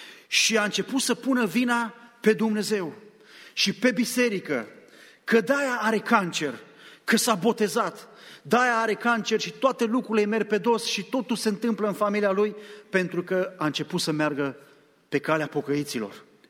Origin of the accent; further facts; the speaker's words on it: Bucharest, Romania; Mi-aduc aminte că lângă biserica unde mergeam când eram copil, în București, în Ferentari